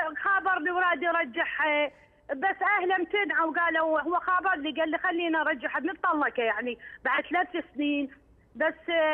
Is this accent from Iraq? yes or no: yes; Iraq; هناك عندنا بالعراق ناخذ منهم سمك